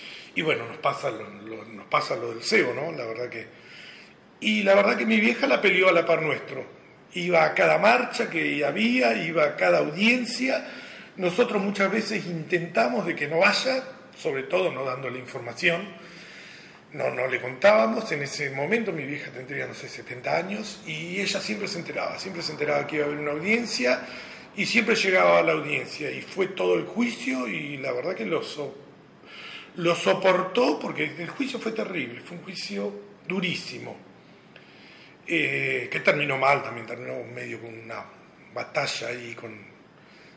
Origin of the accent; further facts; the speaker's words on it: Puerto Madryn, Chubut, Argentina; also born or lived in Sierra Grande; Mi familia es de Río Negro. Yo nací en Sierra Grande y todos mis hermanos vivieron en Río Negro. Yo a los 6 meses de edad ya estaba en Madryn. Mis papás habían venido luchándola desde allá, desde la dura vida y del poco laburo, y vinimos acá a Madryn.